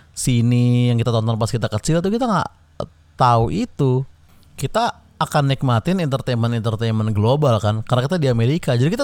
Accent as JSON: {"language": "Indonesian", "country": "Indonesia", "tie": "born there", "said": "kenapa gue harus lahir di Indo sih gitu."}